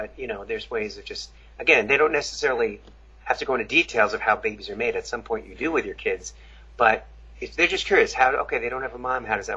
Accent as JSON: {"language": "English", "town": "Long Island", "region": "New York", "country": "United States", "tie": "born or raised there", "said": "and I grew up in Long Island, New York, so parts are conservative and parts aren't, you know, it just depends."}